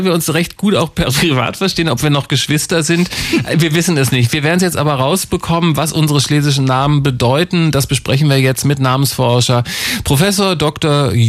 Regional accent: Salzgitter, Lower Saxony, Germany; born there; Katowice, 1942, 43, dann Fluchtendstation Niedersachsen, genauer Salzgitter-Bad. Da wurde ich dann auch geboren.

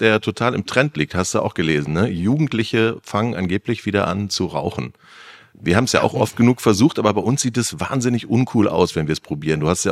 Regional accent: North Rhine-Westphalia, Germany; Das gab's bei uns in Ostwestfalen nicht.

